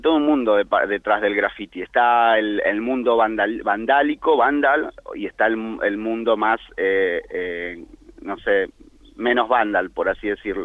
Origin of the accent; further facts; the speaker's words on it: Ituzaingó, Buenos Aires Province, Argentina; Soy de Ituzaingó, pero bueno. Padua no me molesta tampoco.